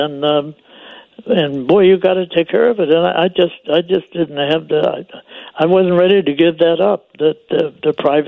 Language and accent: English; Chicago, Illinois, United States; So we lived right near Austin and Madison, mm-hmm. which is the dividing line between Oak Park and Chicago. But so I've been a Chicagoan, and they keep calling me an Oak Parker, and I was born there.